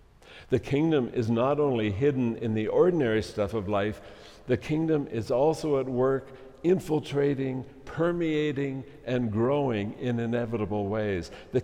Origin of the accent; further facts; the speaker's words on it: Harrison, United States; When I was a kid growing up in Harrison, I would often stop at my grandma's house on the way home from school